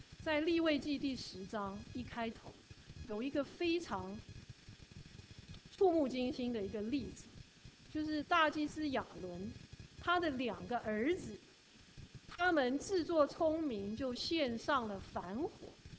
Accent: China; 我们是中国人

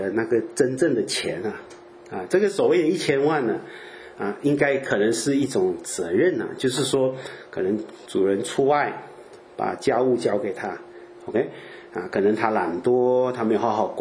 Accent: Beijing, China; 我啊，我北京人，一分都不加，大大实实的进

